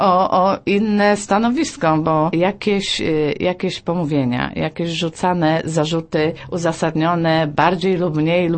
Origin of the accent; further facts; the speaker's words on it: Głogów, Lower Silesian Voivodeship, Poland; ja jestem z Głogowa